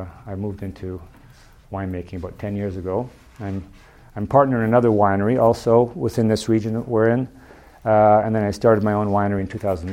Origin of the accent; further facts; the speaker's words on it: Canada; now in Hungary; So I'm a Canadian-Hungarian, born in Canada, but all my family is Hungarian. I grew up on a farm, not vineyards, but a tobacco farm.